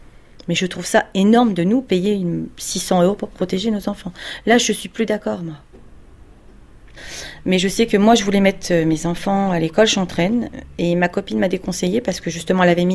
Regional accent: France; Alors que je suis juif, mais je suis d'abord française.

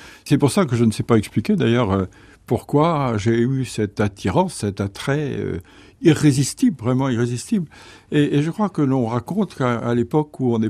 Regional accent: Vannes, Brittany, France; born there; Il se trouve que je suis né à Vannes

